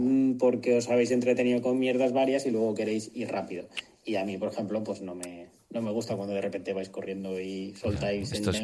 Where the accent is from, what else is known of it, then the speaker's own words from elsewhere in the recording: Valencia, Valencian Community, Spain; tengo 35 años, soy de Valencia, como Alex Enent.